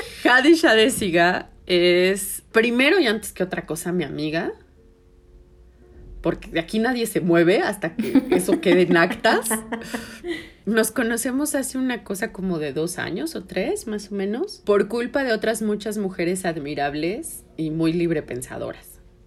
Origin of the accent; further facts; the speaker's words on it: Mexico City, Mexico; Soy chilanga.